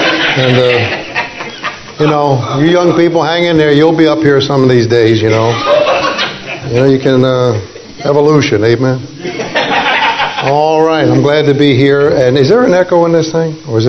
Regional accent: New York City, New York, United States; He's in the Marines, but I grew up in New York City.

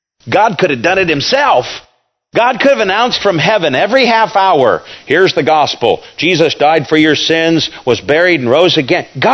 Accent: Kansas, United States; I'm from Kansas. That's where I was born.

